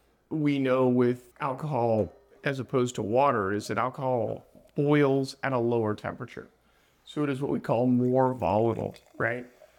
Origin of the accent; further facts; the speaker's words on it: California, United States; That's how I grew up sailing on the San Francisco Bay